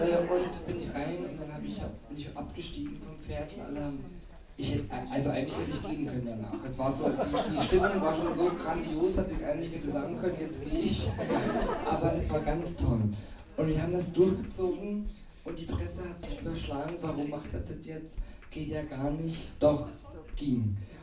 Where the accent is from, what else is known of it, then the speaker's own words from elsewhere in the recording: Bavaria, Germany; ich komme ja eigentlich aus Niederbayern und ich wollte so ein bisschen wieder zurück zu meinen Wurzeln finden.